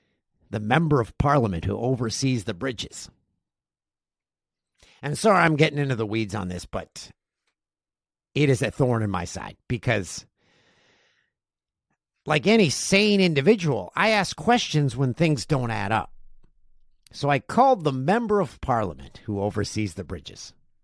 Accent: Peterborough, Ontario, Canada; my hometown of Peterborough, Ontario, home of the Peterborough Petes.

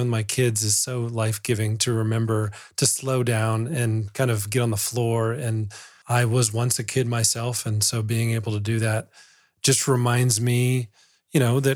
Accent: the South, United States; So I grew up in the South. One of the cardinal sins in the Bible Belt South was to be selfish.

